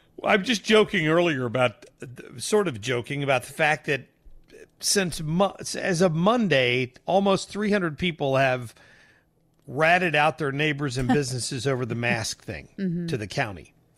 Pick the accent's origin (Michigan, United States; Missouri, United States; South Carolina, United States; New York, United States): Missouri, United States; St. Louis; finds out we're from St. Louis, and he brings up he wants to talk about the Mike Brown case